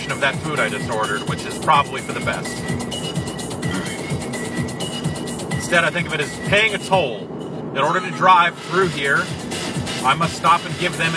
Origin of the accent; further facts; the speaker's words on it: Petaluma, California, United States; It's summertime, so that means the fair is coming back to Petaluma, my hometown